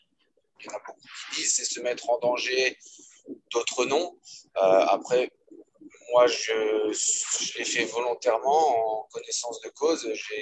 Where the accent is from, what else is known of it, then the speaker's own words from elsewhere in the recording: Thionville, Grand Est, France; also born or lived in Île-de-France; now in Nantes, France; j'habite désormais sur Nantes. Je suis originaire, comme de Guillaume, de Thionville. Ensuite, j'ai fait un petit intermède de 8 ans en région parisienne